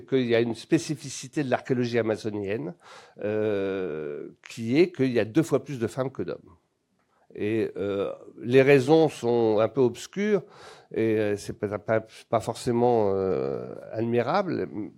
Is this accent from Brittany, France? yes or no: yes; Brittany, France; Puis moi, je suis breton, donc j'écoute toujours les conseils.